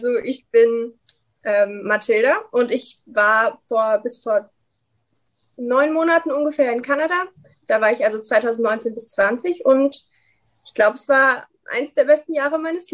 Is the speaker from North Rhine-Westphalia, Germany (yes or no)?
no; Dresden, Saxony, Germany; also ich komme ja aus Dresden